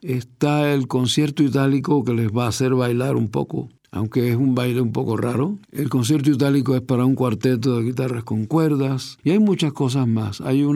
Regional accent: Cuba; soy cubano de origen. Ya he pasado por algunas edades, dicen que hay tres edades, pertenezco a la teórica tercera, me siento más bien de la segunda

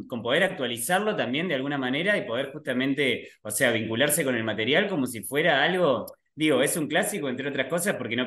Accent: Córdoba, Argentina; moved away as an adult; now in Uruguay; Yo soy de Córdoba, estoy acá hace 4 años, me vine a estudiar la Tecnicatura en Dramaturgia y me quedé. Tenía amigos acá y hacía tiempo que tenía ganas de vivir en Uruguay

